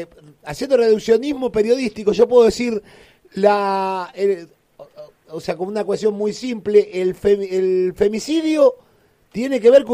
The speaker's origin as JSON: {"language": "Spanish", "region": "Buenos Aires", "country": "Argentina", "said": "Nosotros somos bonaerenses, vivimos en la provincia de Buenos Aires."}